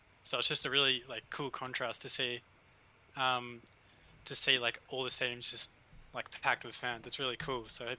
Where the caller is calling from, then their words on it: Australia; accent: Australian; you can probably hear the accent.